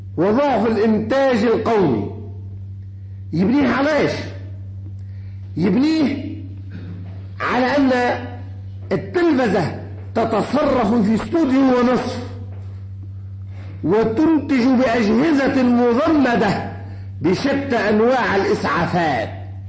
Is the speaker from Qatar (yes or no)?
no; Sfax Governorate, Tunisia; وما نفتخر به كتونسيين